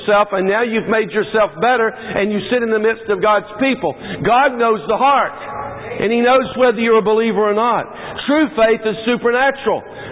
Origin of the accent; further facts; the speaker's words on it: United States; it reminds me of my growing up in America, because I grew up